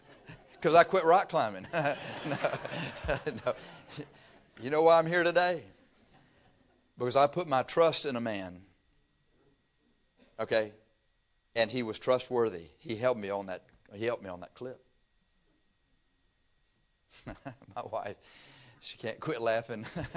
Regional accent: Texas, United States; Okay, well, I'm from Texas. Flatland.

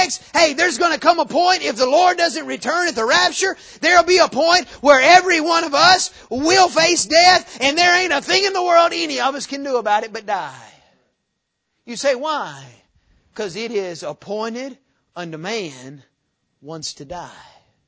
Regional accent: the South, United States; You know, I mean, I'm from the South. I know what that's about, you know.

